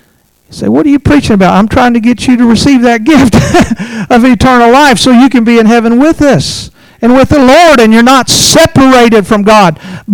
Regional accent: Kentucky, United States; Yeah, I'm from Kentucky.

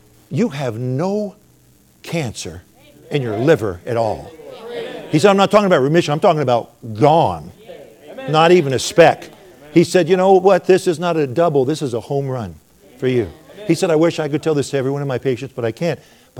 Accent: United States; I don't care. I'm an American.

